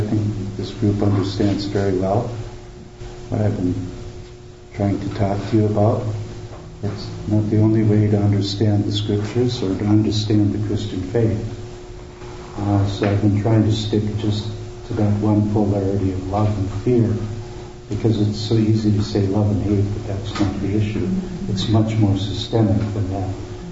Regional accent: Nanaimo, British Columbia, Canada; My hometown, Nanaimo, has replicated that study and come up with the same conclusions.

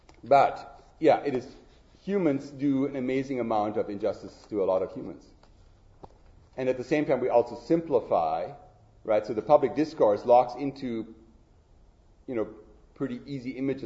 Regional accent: Riga, Latvia; now in Canada; in my hometown of Riga, in 1939, after October the 6th, we have to sign away our property, our citizenship. For that, we got moved into German-occupied Poland, right? And then as the Red Army advanced, then we made it further west, and then in 51, we made it over to Canada.

